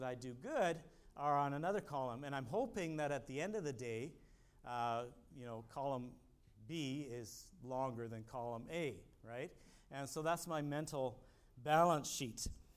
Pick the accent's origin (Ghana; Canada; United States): Canada; I'm Canadian. And as we all know, Canadians are nice. And they're polite, right?